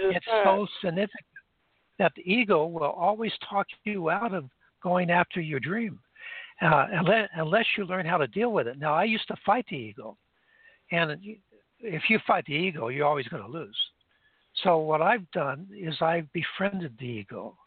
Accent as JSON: {"language": "English", "country": "Greece", "tie": "born or raised there", "said": "When I was growing up in Greece, everybody called me by my middle name"}